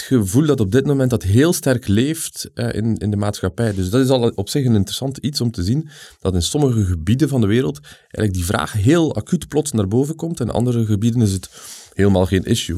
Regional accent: Flanders, Belgium; en dat maakt het een beetje speciaal hier om als Vlaming hier ook te zitten

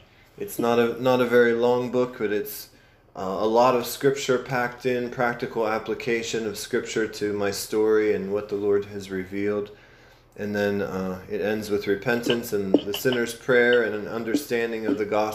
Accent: Pennsylvania, United States; I'm from Pennsylvania, so most of the folks are in Pennsylvania.

